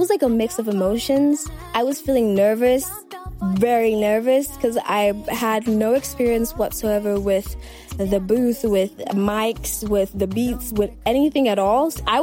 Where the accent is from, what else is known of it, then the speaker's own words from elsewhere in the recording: Freetown, Western Area, Sierra Leone; from Sierra Leone, West Africa. I'm 18 years old. I was born in Freetown.